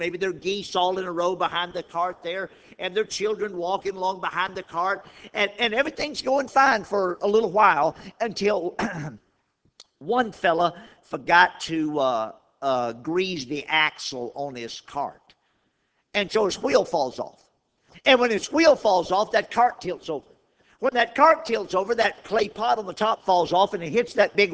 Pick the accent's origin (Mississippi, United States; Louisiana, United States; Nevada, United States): Louisiana, United States; I grew up in Louisiana on the bayous, and there was this one bayou called Jefferson Bayou that we fished on all my life